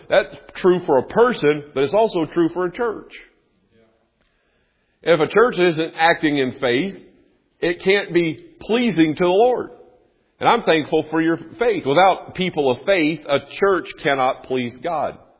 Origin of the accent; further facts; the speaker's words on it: North Carolina, United States; I grew up in North Carolina. I never was north of Baltimore, Maryland until I was in college.